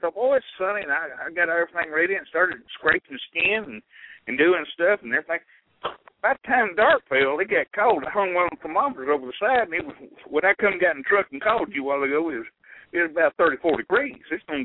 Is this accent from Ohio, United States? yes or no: no; Tennessee, United States; So, man, where are you from? I say, Tennessee.